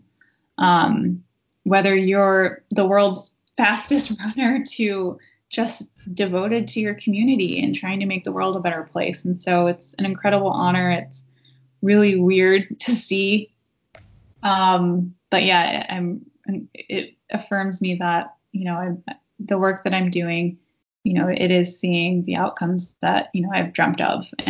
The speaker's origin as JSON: {"language": "English", "region": "South Dakota", "country": "United States", "tie": "born or raised there", "also_born_or_lived": "Maine", "moved": "yes", "said": "I had moved away from my family and tribe and the community that I was raised in South Dakota to Maine, which is a very rural state."}